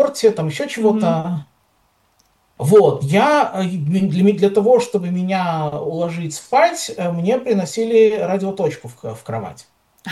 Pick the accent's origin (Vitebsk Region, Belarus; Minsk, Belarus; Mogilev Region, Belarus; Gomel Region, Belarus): Gomel Region, Belarus; Gomel; Я родился, да, в Беларуси, родился в Гомеле. В Гомеле же ходил в детский садик, обычный